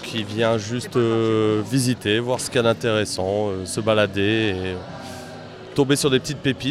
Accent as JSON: {"language": "French", "town": "Croix", "region": "Hauts-de-France", "country": "France", "said": "De Croix."}